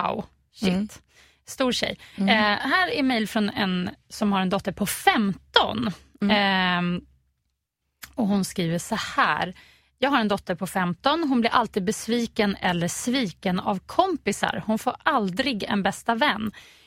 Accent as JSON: {"language": "Swedish", "town": "Stockholm", "region": "Stockholm County", "country": "Sweden", "tie": "born or raised there", "also_born_or_lived": "Gothenburg", "said": "Det var när vi flyttade hem från Göteborg och bodde i en andrahandslägenhet i Gamla stan, och jag började i den här Storkyrkoskolan, som den heter, i Gamla stan."}